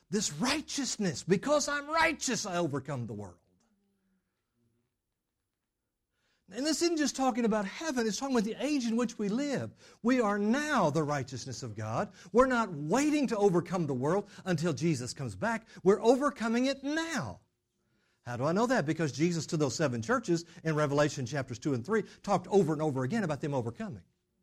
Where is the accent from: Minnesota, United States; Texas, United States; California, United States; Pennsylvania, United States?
Texas, United States; Just being grateful to Him for even being an American, especially for being a Texan.